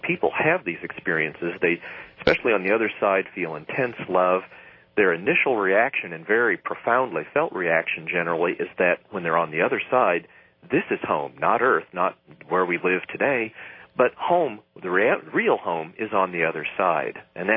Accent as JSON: {"language": "English", "region": "Iowa", "country": "United States", "tie": "born or raised there", "said": "I grew up in Iowa, and I know how cold that water is in the wintertime."}